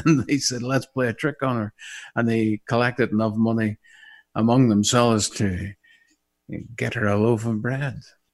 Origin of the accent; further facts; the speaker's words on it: Maghera, Northern Ireland, United Kingdom; But Mahara, oh yeah, that's my hometown, my home village in Northern Ireland.